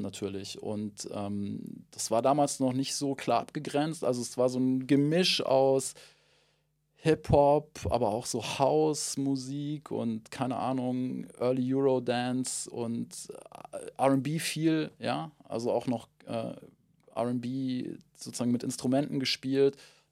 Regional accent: Munich, Bavaria, Germany; Ich bin in Milbertshofen aufgewachsen. Das ist so ein, würde ich sagen, das, was man typischerweise eine Arbeitergegend nennt. Da ist BMW, also ich bin 200 Meter vom Eingang zur BMW-Fabrik aufgewachsen

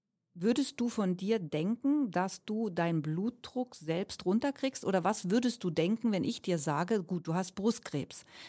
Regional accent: Germany; moved away as an adult; weil wir natürlich es in Deutschland, wo ich herkomme, bis 2008 habe ich in Deutschland gearbeitet

